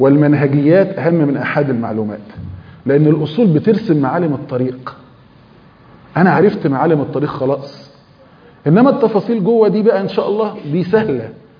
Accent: Egypt; عندنا في مصر

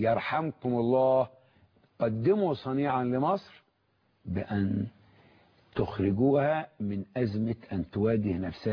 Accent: Egypt; اللي بيننا كمصريين

